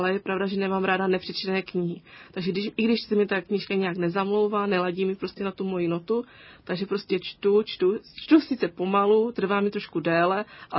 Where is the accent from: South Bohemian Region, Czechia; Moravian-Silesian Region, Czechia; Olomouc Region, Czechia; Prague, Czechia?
Olomouc Region, Czechia; Černotín; tak jsem vlastně přišla pozici knihovnice u nás v Černotíně.